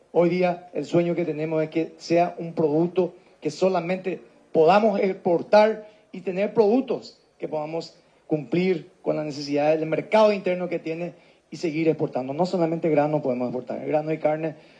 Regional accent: Paraguay; es, creo que, un momento demasiado oportuno para, como paraguayos, celebremos lo bueno que somos trabajando.

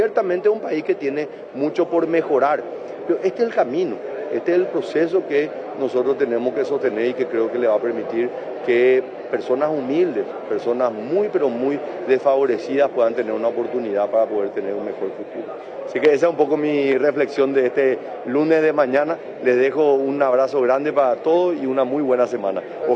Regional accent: Paraguay; Somos nosotros los paraguayos los que vamos a ser los protagonistas de nuestro Paraguay

